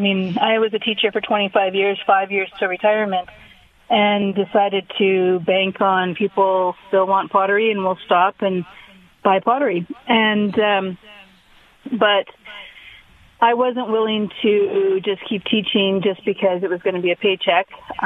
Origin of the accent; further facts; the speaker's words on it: Wynyard, Saskatchewan, Canada; In 2013, my family and I moved back to Wynyard, which is my hometown